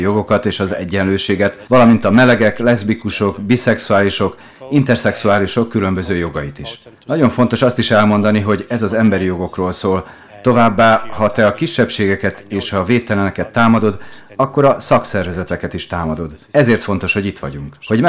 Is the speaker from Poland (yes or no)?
yes; Poland; Nem félek, mert Lengyelországból jövök.